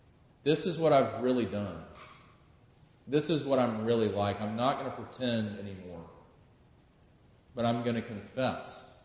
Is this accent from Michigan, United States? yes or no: no; Sumter, South Carolina, United States; also born or lived in Statesboro, Georgia; I grew up in Sumter, South Carolina, so moving back to Columbia was basically like moving home.